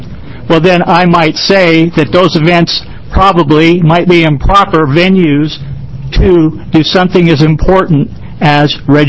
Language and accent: English; Hillsboro, Kansas, United States; you have copies of my testimony, I trust. I'm from Hillsboro.